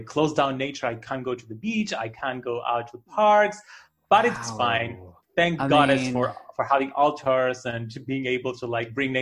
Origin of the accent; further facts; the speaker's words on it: Cyprus; English is a second language; growing up in Cyprus, a very small kind of community, like when you are different, you stand out more.